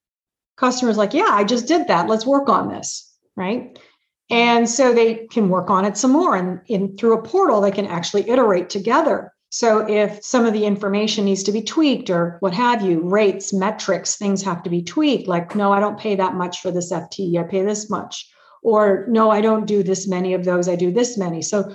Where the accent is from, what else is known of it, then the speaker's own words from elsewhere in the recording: Canada; I was originally from Canada